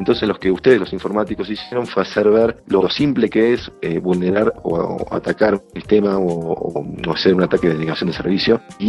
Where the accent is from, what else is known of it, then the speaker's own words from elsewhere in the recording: Argentina; por exagerar un poco, como somos argentinos, exageramos siempre